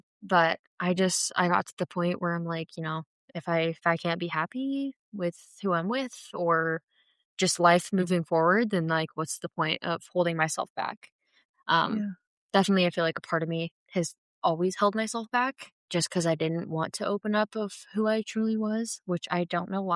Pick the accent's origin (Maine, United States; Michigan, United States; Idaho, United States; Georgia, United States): Idaho, United States; Sandpoint; growing up in Sandpoint, that was very, very hard for me.